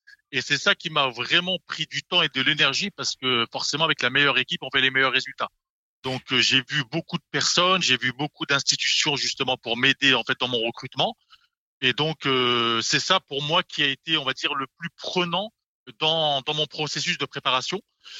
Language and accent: French; south-east France, France; born there; je voulais rester sur la région sud-est, hein, c'est ma région natale.